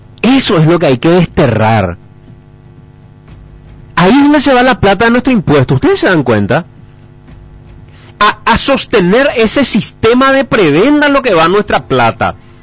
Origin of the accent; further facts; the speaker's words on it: Paraguay; como paraguayos.